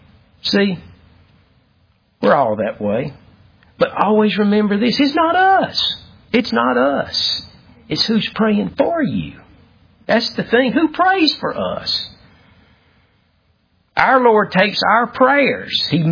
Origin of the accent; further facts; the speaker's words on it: United States; sure we're from Douglas County, but we're relatively smart.